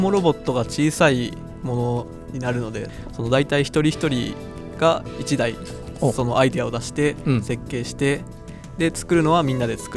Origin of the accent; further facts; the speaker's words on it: Shizuoka, Japan; 出身は静岡県ですけど、うん、出身校は豊田高専から来ました。